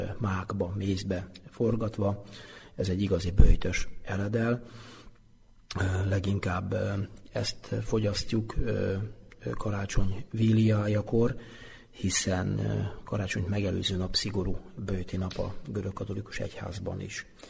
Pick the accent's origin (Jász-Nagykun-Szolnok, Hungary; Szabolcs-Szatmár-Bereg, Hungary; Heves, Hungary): Szabolcs-Szatmár-Bereg, Hungary; Ráadásul én magam ugyan szabolcsi származású vagyok